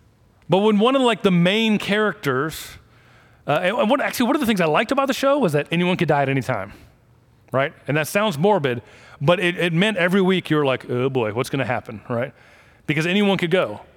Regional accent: Florida, United States; I grew up down in South Florida, but didn't really get to surf.

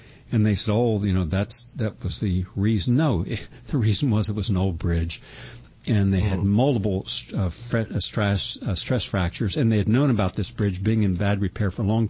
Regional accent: Parkersburg, West Virginia, United States; it also showed up in Parkersburg, my hometown, in November 1966.

